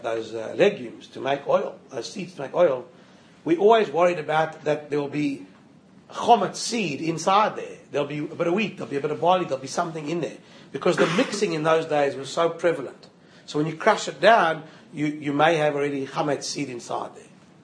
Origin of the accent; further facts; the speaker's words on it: Johannesburg, Gauteng, South Africa; So growing up in Johannesburg, for example